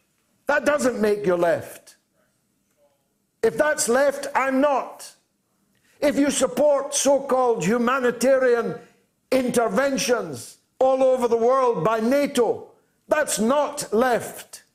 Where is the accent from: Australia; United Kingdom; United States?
United Kingdom; Because I supported leaving the European Union, I'm a nativist. I'm a British nationalist. Because I believe in my own country, I'm called a racist.